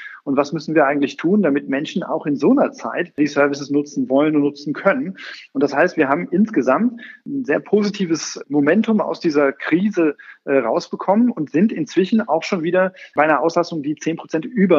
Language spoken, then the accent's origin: German; Aachen, North Rhine-Westphalia, Germany; das ist natürlich immer ein bisschen verfälscht, wenn man das als Aachener sagt